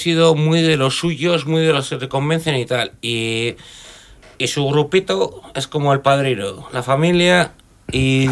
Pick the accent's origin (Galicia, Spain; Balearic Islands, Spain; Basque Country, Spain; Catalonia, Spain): Basque Country, Spain; Bilbao; que somos de Bilbao